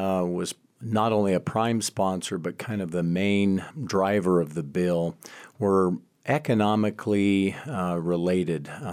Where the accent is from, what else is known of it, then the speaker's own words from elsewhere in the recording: Colorado, United States; I was in the minority, and C, I was from the Western Slope.